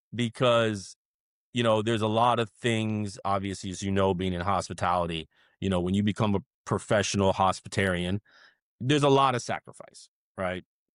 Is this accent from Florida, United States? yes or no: yes; Miami, Florida, United States; I did this and I did that and I'm from Miami and I know nightclubs and I know restaurants